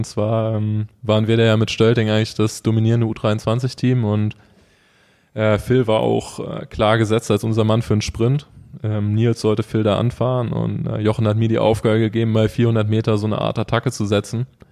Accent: Neuwied, Rhineland-Palatinate, Germany; born there; Ich bin gebürtig aus Neuwied

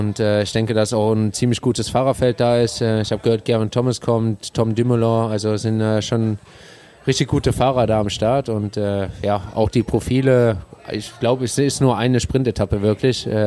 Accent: Germany; Als Deutscher will man da schon vorne fahren.

